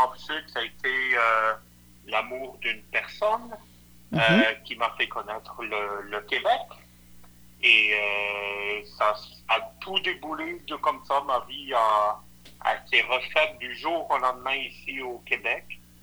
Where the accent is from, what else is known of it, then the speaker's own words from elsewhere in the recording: Belgium; moi, je suis belge et à moitié italien, donc doublement chaleureux, parce qu'on est des gens quand même belges et italiens qui avons du sang chaud